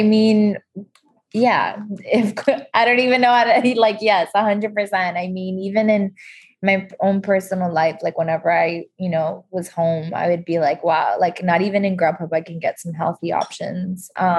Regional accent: Jackson Heights, New York, United States; I mean, where I grew up in Jackson Heights, and while yes, like there's a lot of food and there's, it's like a whole thing.

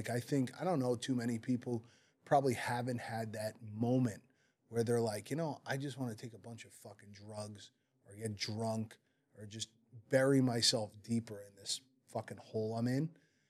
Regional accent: Newark, New Jersey, United States; You know, I grew up in Newark, New Jersey, in not the best neighborhood. And, you know, my family was very blue collar, Italian, working class people.

